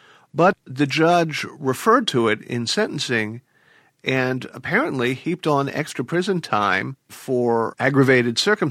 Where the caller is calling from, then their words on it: Washington, District of Columbia, United States; An undisclosed secure location in the perimeter of Washington, D.C.